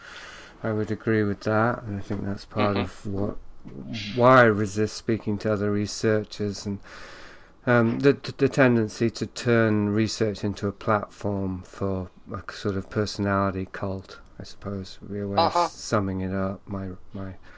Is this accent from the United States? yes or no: no; England, United Kingdom; now in Canada; I'm an Englishman in Canada.